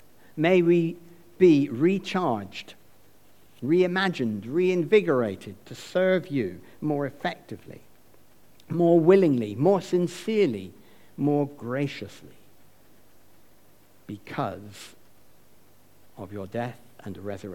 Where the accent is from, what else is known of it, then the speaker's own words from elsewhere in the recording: United Kingdom; And I think being British, most of us wouldn't want to go too far down any end